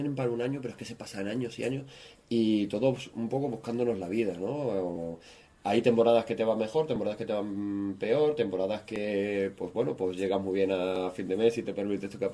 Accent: Valencia, Valencian Community, Spain; now in Seville, Spain; yo me vine de Valencia a Jerez, a Sevilla

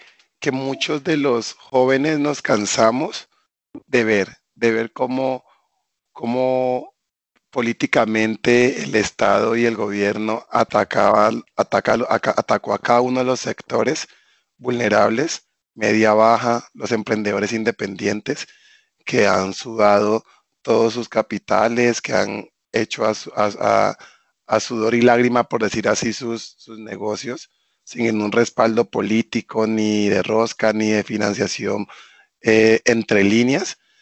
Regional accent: Colombia; a manifestarnos de manera pacífica, como los colombianos sabemos hacerlo

